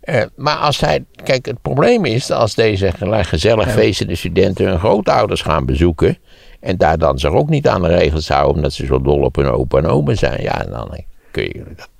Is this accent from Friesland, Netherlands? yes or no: no; Wageningen, Gelderland, Netherlands; Waar ik opgegroeid ben in Wageningen, had je achter die huizen altijd zo'n poortje, weet je wel.